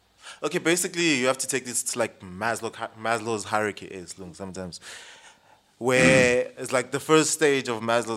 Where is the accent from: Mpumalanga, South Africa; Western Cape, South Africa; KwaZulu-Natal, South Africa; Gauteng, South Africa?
Gauteng, South Africa; Johannesburg; I grew up in Joburg.